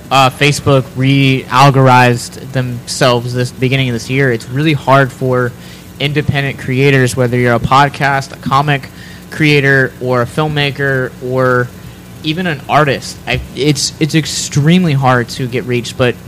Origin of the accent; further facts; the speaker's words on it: Chambersburg, Pennsylvania, United States; I'm not from Hagerstown. I'm from Chambersburg.